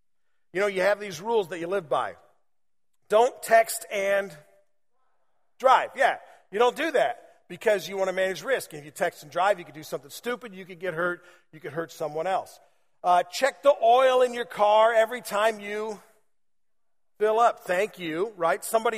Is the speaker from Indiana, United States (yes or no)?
yes; Indiana, United States; I grew up in Indiana, and so I'm pretty redneck.